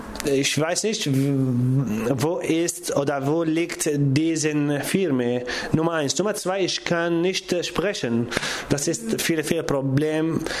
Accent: Aleppo, Aleppo Governorate, Syria; now in Germany; ich komme aus Syrien in Aleppo Stadt und ich bin Kurdisch und meine Religion ist Jesidi.

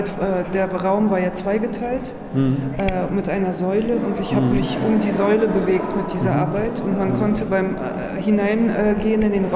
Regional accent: Cologne, North Rhine-Westphalia, Germany; ich komme aus Köln.

